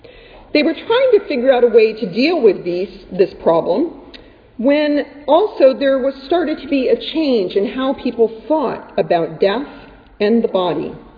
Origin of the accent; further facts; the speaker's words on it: California, United States; I grew up in California, and all the cemeteries I knew were wonderful, beautiful, rolling hills of gardens kind of cemetery.